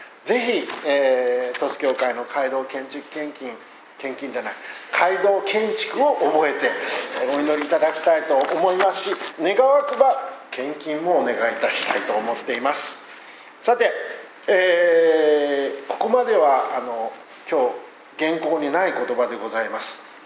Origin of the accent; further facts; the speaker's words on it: Kitakyushu, Fukuoka, Japan; born there; 実は私は北九州市の小倉の生まれなんです。